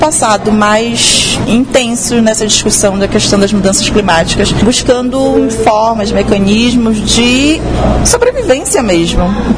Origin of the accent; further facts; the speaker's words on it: Oriximiná, Pará, Brazil; Em Oriximiná, por exemplo, que é o município de onde eu sou, de onde eu pertenço